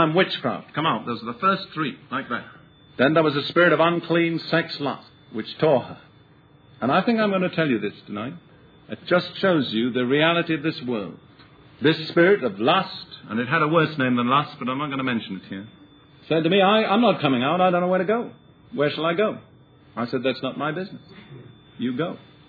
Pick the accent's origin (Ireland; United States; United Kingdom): United Kingdom; I was trained as a logician, and I'm British, and I'm not over-emotional.